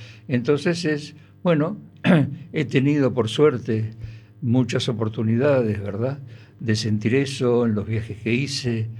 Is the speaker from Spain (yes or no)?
no; Buenos Aires, Argentina; Nací en Buenos Aires, en Villa del Parque. Un hermoso lugar para mí, con una infancia muy buena, en el sentido de que tuve la posibilidad de tener un jardín con muchos árboles